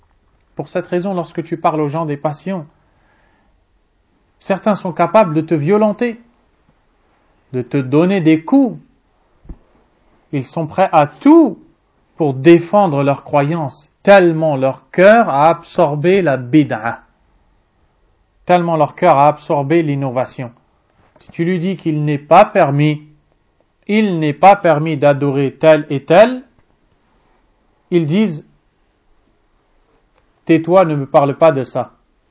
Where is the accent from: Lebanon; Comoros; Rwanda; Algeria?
Algeria; est originaire d'Algérie, qui est mon pays d'origine.